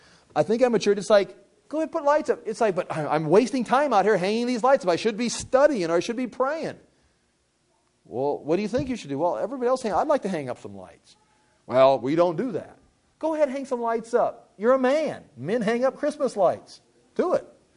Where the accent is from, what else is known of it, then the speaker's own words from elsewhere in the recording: United States; in my case, I am an American. I live in a nice city.